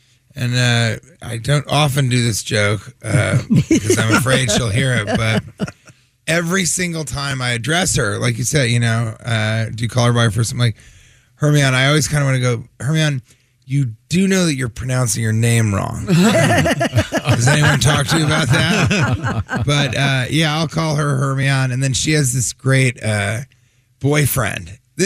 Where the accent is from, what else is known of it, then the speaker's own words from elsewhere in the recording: Denver, Colorado, United States; now in New York City, United States; I live in New York City.